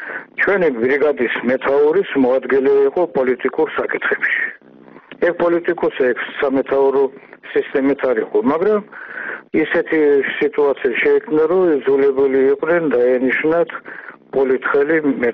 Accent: Tbilisi, Georgia; born there; ყველაფერი კარგად ვიცი, მაგრამ მე ხომ თბილისში დავიბადე

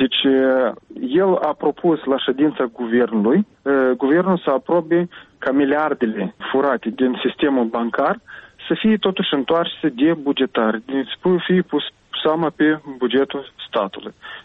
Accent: Moldova; Și un război este pus anume pentru a dispărea noi ca neam, ca moldoveni.

